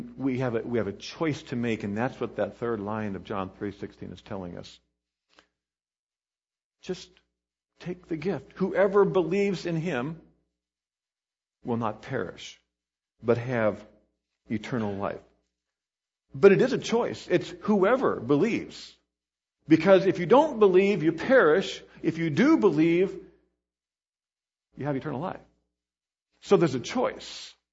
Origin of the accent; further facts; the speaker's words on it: Hillsboro, Kansas, United States; You can find out a few things about my hometown of Hillsboro, Kansas, if you go to Wikipedia.